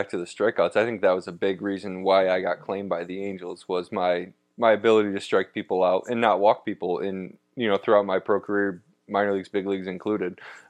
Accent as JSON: {"language": "English", "town": "Toledo", "region": "Ohio", "country": "United States", "tie": "born or raised there", "said": "You know, I grew up a Tigers fan growing up in Toledo, the Mudhens AAA team."}